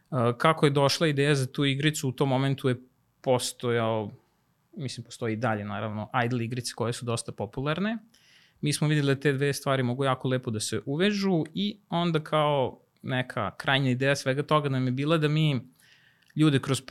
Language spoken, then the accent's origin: Serbian; Novi Sad, Vojvodina, Serbia; dolazim iz Novog Sada